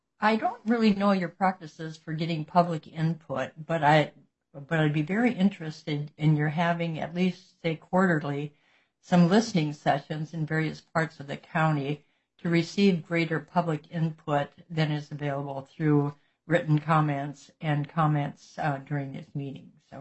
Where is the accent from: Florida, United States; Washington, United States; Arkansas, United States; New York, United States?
Washington, United States; Hansville; from Hansville.